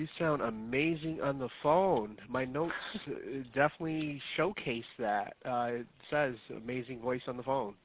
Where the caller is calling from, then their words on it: New York, United States; Oh, New York. Right, we're just around the corner from you guys in Ohio.